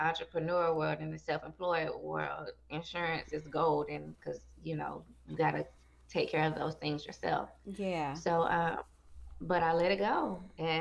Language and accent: English; Augusta, Georgia, United States; I'm from Augusta, Georgia, so my main immediate family is 2 hours away.